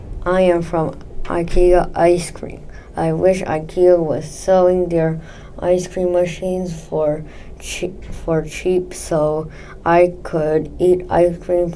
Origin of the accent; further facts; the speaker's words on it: China; I am from China, where there's wonton noodle soup and bing choing. I am from a city that is full of homeless shelters that smells bad.